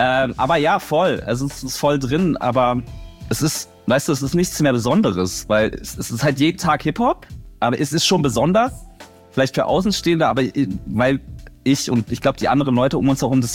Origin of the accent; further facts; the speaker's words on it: Berlin, Germany; ich bin direkt an der Berliner Mauer groß geworden